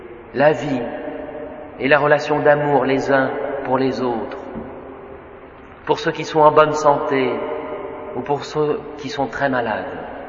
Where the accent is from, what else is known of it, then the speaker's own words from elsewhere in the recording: France; Je suis gêné parce que je suis français et que cette coutume n'existe pas de nos jours.